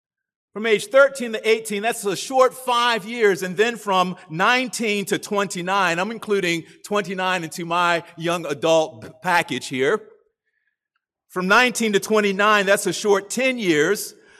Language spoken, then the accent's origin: English; Baltimore, Maryland, United States; I grew up in Baltimore in the inner city.